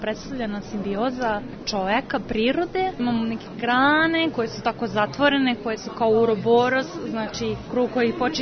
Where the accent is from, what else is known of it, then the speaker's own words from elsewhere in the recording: Kragujevac, Šumadija and Western Serbia, Serbia; tako nas tri iz Kragovica smo prošle